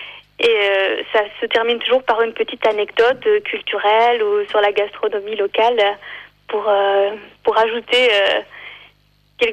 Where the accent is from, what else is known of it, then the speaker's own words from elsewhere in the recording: Neuchâtel, Switzerland; je suis neuchâteloise, même si ça s'entend plus trop parce que j'ai perdu l'accent. Donc j'allais vivre au sud de la France